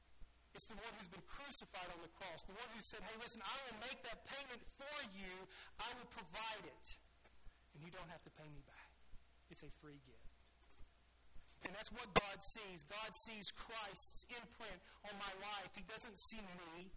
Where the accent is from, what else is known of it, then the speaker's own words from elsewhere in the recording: the South, United States; especially from where I grew up in the South